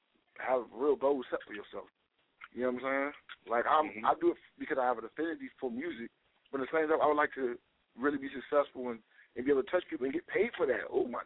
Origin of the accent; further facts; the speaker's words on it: Miami, Florida, United States; now in Washington, United States; Like I'm from Miami, I live in D.C. now, and everywhere I be at, everybody, yeah, nigga, I go home, I see the realist, because every hood is the same.